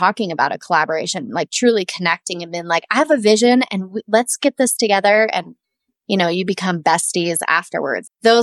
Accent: Colorado, United States; now in Saratoga, United States; I live in Wyoming in Saratoga in a beautiful mountain valley. I'm originally from Colorado, so I'm a mountain girl at heart.

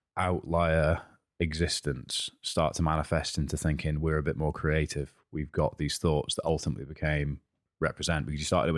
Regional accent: Edinburgh, Scotland, United Kingdom; So I grew up in Edinburgh. I love it here. I've spent some time away. I'm back. And I'm back for reasons that are close to me.

